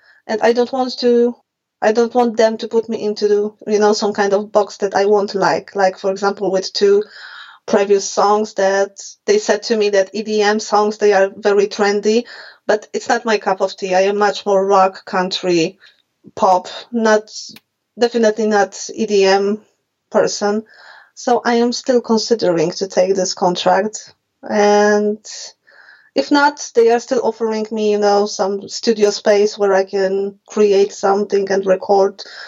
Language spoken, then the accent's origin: English; Poland; English is a second language; moved away as an adult; now in London, United Kingdom; I am based in London, but I am not originally from UK. I am from Poland, so I came to UK about 5 years ago.